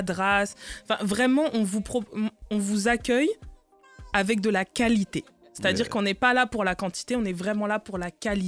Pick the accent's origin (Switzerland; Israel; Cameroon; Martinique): Martinique; moi, je suis martiniquaise dans les veines. Mais mon cœur est aussi guadeloupéen parce que mon beau-père est guadeloupéen et qui m'a élevé et que ça fait partie de moi.